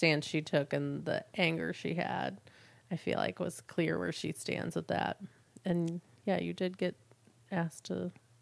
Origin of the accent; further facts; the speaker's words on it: St. Louis, Missouri, United States; I grew up in St. Louis, and my only interaction with people that were negative toward people of color were, like, you know, the older generation, grandparents' age.